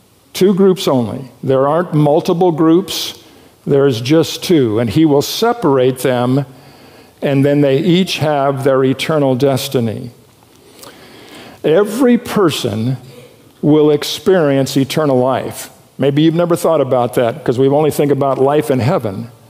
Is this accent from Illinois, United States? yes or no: no; California, United States; born there; I was born in Central California